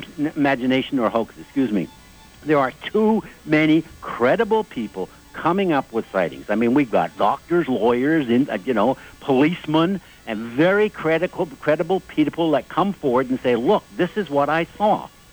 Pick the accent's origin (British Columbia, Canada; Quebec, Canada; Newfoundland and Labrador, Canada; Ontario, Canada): British Columbia, Canada; Burnaby; I'm from Burnaby, British Columbia, which is just outside of Vancouver.